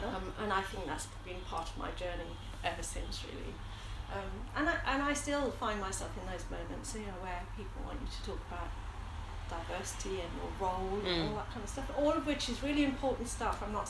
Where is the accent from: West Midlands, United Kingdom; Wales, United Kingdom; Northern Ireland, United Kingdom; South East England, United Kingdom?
West Midlands, United Kingdom; Smethwick; I've always, whether it's been in the early days of growing up in Smethwick, I found myself trying to find justice for people, including myself.